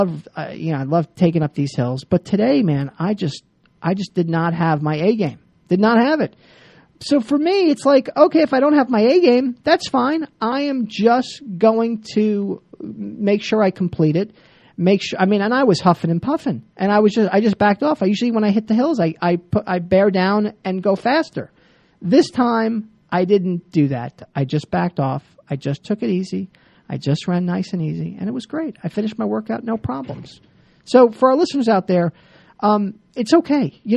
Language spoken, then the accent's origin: English; New Jersey, United States; I never saw that growing up in New Jersey ever.